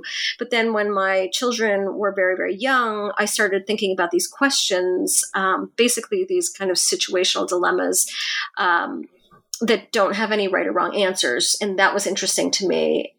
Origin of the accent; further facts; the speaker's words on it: Buffalo, New York, United States; also born or lived in Hong Kong; Well, I was born in Buffalo, New York, and I spent most of my childhood there, although I did live 3 years in Hong Kong during my middle school years.